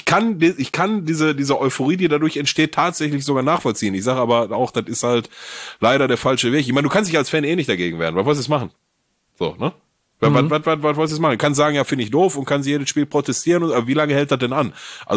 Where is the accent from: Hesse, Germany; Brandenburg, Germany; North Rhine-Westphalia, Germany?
North Rhine-Westphalia, Germany; Gelsenkirchen; Ich komme aus Gelsenkirchen, ne? Ich kann was ab.